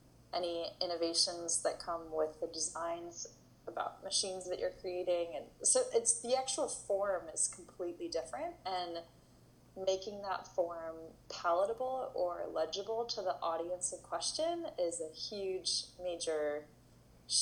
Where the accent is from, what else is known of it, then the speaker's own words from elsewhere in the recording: Berkeley, California, United States; I grew up in Berkeley, California.